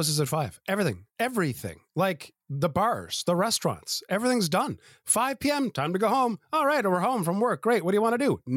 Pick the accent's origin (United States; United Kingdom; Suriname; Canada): Canada; Yeah, we are Canadian.